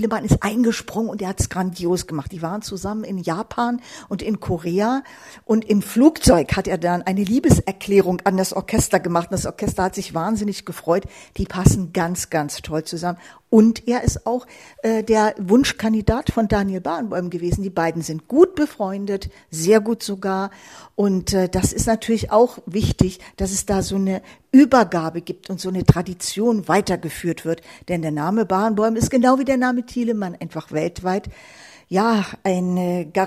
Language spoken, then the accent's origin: German; Berlin, Germany; Thielemann ist, sage ich als Berlinerin, eben auch ein Berliner, sogar aus Wilmersdorf.